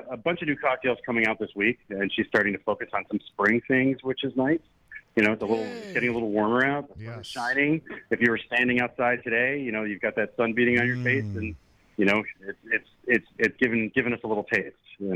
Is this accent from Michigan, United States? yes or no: no; Trenton, New Jersey, United States; We've got an Italian hot dog. It's something that I grew up with in Trenton, New Jersey.